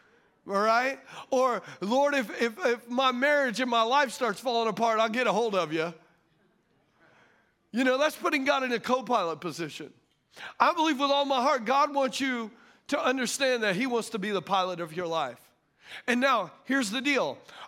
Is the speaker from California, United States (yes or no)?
no; Louisiana, United States; born there; I know I was born in Louisiana. I was born Catholic.